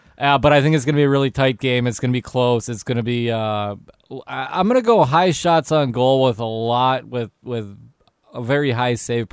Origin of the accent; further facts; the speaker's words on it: Minnesota, United States; We are Minnesotan.